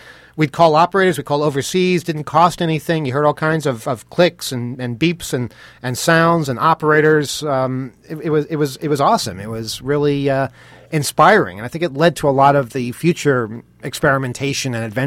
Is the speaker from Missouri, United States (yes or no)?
no; New York, United States; We're from New York.